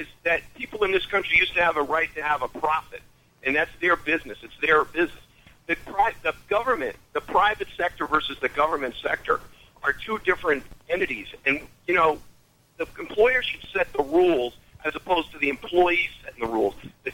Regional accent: Massachusetts, United States; I come from the People's Republic of Massachusetts, where they basically bankrupted everything in sight.

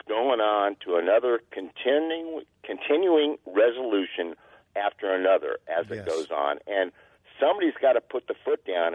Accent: Texas, United States; And I'm from Central Texas. I wasn't at all had a problem with Harvey.

